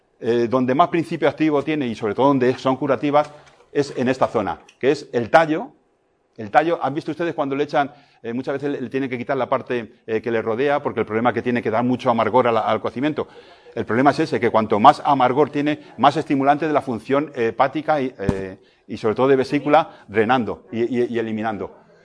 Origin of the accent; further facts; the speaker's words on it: Castile, Spain; yo soy también castellano